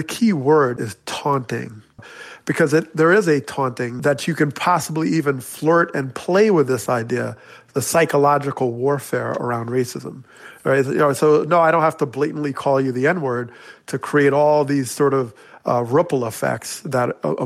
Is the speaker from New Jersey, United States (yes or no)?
yes; Teaneck, New Jersey, United States; My experience growing up in Teaneck, New Jersey, was very positive in how I saw an inclusive community.